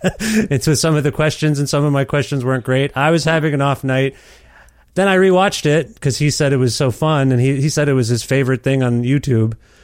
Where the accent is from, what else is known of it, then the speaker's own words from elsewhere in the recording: Canada; I'm from Canada.